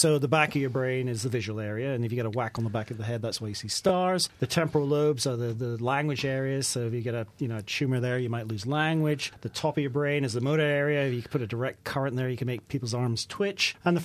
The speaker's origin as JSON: {"language": "English", "country": "United States", "moved": "yes", "lives_now": "Bristol, United Kingdom", "said": "when I came over from the States and arrived at Bristol, I had all these ideas for new ways of teaching."}